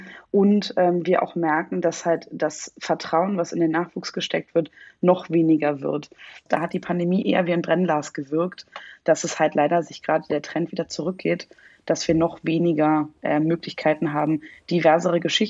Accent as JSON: {"language": "German", "country": "Germany", "said": "weil ich bin weißer als weiß. Ich komme aus Deutschland. Ich habe, außer dass meine Vorfahren aus Schlesien kamen, kann ich mit nichts arbeiten."}